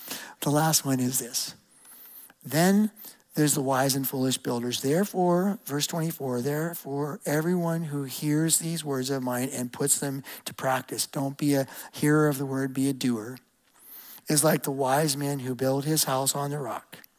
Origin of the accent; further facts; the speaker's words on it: Ohio, United States; I grew up in Ohio, and I'm an Ohio State fan